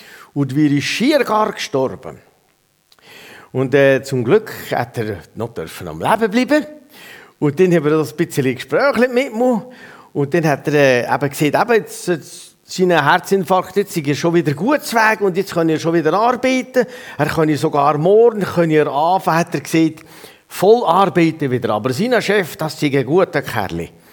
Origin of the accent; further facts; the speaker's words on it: Switzerland; Wir sind Schweizer Bürger, aber wir sind auch Himmelsbürger.